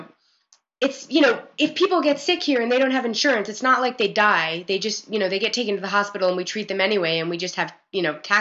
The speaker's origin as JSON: {"language": "English", "town": "New York City", "region": "New York", "country": "United States", "tie": "born or raised there", "said": "I grew up in New York City. Everyone lived in apartments."}